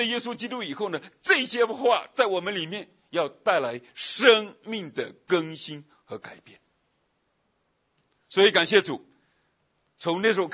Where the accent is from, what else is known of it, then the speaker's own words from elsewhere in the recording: Fujian, China; 我回到福建老家农村哈